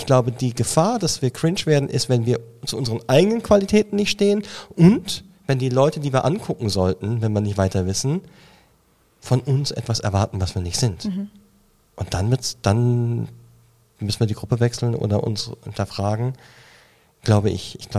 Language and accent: German; Germany; now in Switzerland; früher war das ein ganz zentrales Thema, dass ich Deutscher bin auf der Schweizer Impro-Bühne.